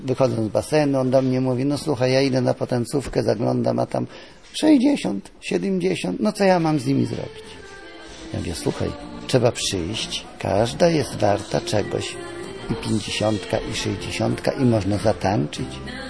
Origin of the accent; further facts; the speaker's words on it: Podlaskie Voivodeship, Poland; born there; Się urodziłem na wsi, na Podlasiu.